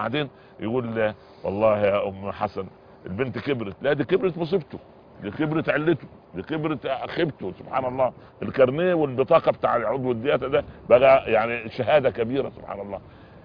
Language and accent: Arabic; Upper Egypt, Egypt; أنا جيت من الصعيد مولانا إلى القاهرة